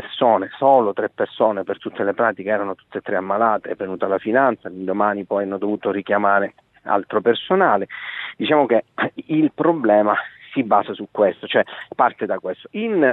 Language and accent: Italian; Palermo, Sicily, Italy; io qua ti dico da palermitano